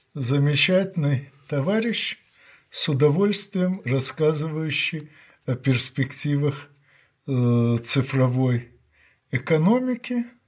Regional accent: Ukraine; на моей малой родине, Украине, уже очень многое сделано

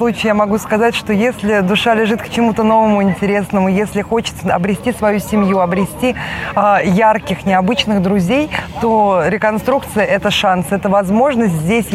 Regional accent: Saint Petersburg, Russia; now in Moscow, Russia; Я из Санкт-Петербурга переехала в Москву

